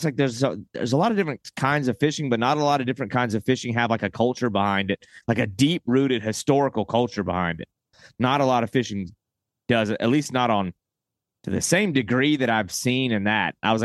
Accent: the South, United States; I grew up in the South.

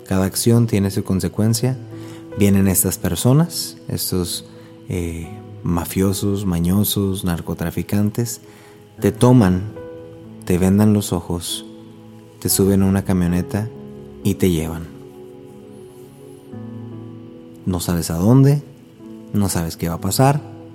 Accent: Mexico; especialmente como mexicano, pues en México abunda la inseguridad.

